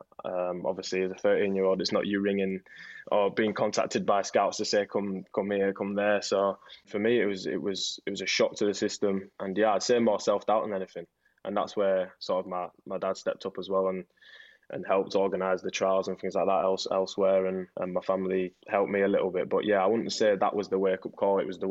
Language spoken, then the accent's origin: English; York, Yorkshire and the Humber, United Kingdom; born there; I was born in York.